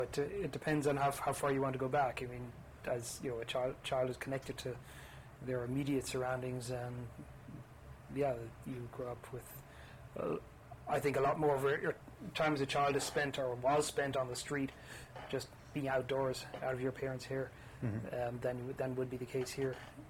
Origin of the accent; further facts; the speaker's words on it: Dublin, Leinster, Ireland; we lived in Dublin all my childhood, and I even right through when I went to college, I got my primary degree in Dublin